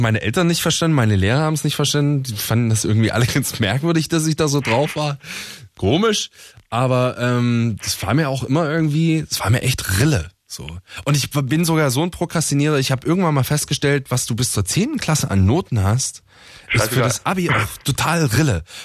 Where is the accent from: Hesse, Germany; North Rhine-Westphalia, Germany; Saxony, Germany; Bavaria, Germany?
Saxony, Germany; Dresden; also born or lived in Jena; Ich bin in Dresden aufgewachsen, bin dann nach Jena zum Studieren, das ist ja auch so eine Studentenstadt